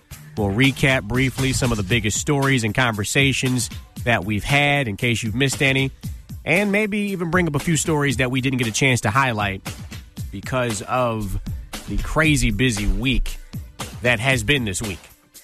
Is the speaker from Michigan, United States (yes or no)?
yes; Detroit, Michigan, United States; I even know a station in Detroit, my hometown, that has already started playing Christmas music